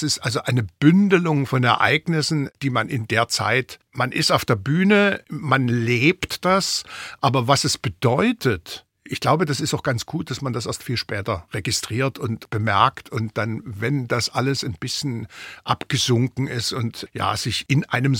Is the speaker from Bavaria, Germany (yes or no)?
no; Dresden, Saxony, Germany; born or raised there